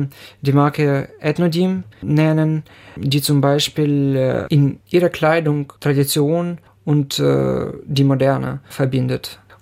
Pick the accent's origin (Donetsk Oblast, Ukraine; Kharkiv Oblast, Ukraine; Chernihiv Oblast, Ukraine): Chernihiv Oblast, Ukraine; Chernihiv; German is a second language; moved away as an adult; diese traditionelle Vishivanka habe ich aus meiner Heimatstadt Chernihiv mitgenommen, als diese Stadt im März 2022 belagert war.